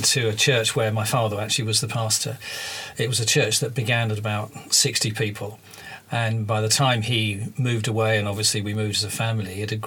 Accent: Hackney, London, United Kingdom; born there; accent: Cockney; I was born in Hackney, so technically I'm a Cockney.

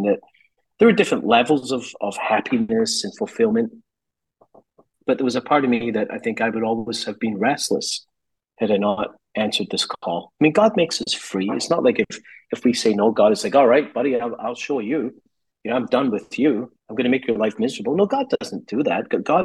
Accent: Scotland, United Kingdom; I'm Catholic and I'm from Scotland.

